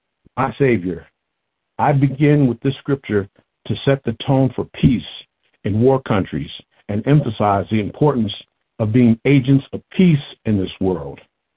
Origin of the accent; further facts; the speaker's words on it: Lincoln Heights, Ohio, United States; I come to you all from Lincoln Heights, Ohio.